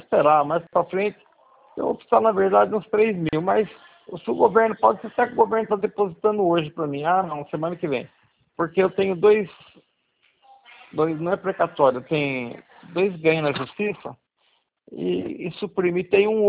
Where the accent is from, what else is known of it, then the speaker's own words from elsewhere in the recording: São Carlos, São Paulo, Brazil; now in Pirassununga, Brazil; Eu sou de São Carlos, mas tem aqui em Pirassununga. Estou morando em Pirassununga.